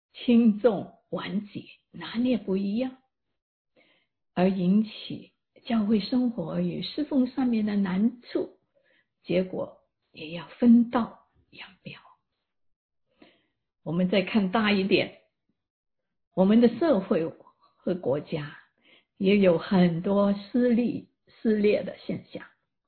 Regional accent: Hong Kong; 我也是中国人，在香港长大，很关心这几年在香港发生的政治与社会的动荡

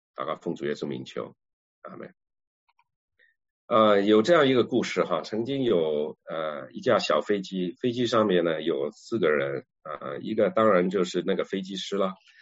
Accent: China; 我们都是中国人

